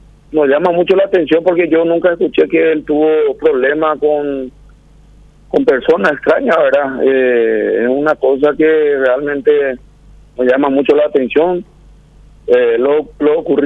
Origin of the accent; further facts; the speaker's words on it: Paraguay; Yo soy paraguayo, yo amo mi país, amo mi ciudad que es Capitambao, una ciudad que muchos tiempos estuvo aislado